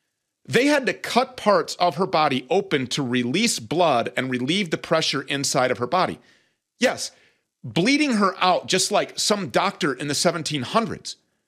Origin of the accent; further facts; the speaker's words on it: Minnesota, United States; All of the hemp is sourced right here in my home state of Minnesota